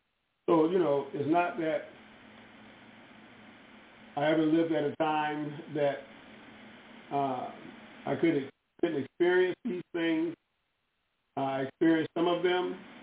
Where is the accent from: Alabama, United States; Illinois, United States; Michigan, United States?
Alabama, United States; Birmingham; As I said, I grew up in Birmingham, Alabama, part-time, and my best friend there was white.